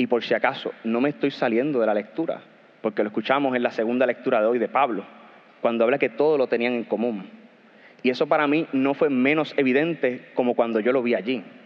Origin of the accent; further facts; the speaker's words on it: Puerto Rico; sí, soy de Puerto Rico y soy maestro